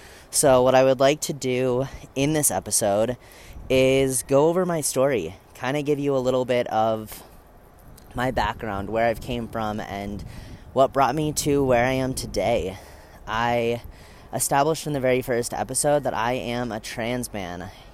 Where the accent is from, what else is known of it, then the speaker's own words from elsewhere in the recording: Colorado, United States; born there; I was born in Colorado, up in the mountain, to an amazing family.